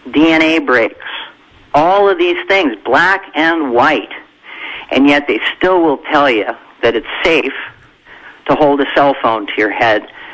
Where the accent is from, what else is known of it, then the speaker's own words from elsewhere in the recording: New Jersey, United States; when I grew up in New Jersey in the 70s, I mean, New Jersey was a pretty dirty place.